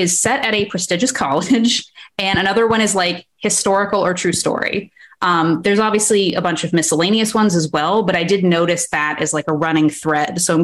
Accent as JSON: {"language": "English", "region": "Massachusetts", "country": "United States", "tie": "born or raised there", "said": "So I grew up in Massachusetts"}